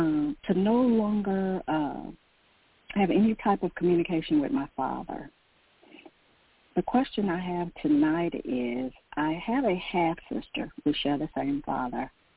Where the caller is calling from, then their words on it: Georgia, United States; I am calling from Georgia.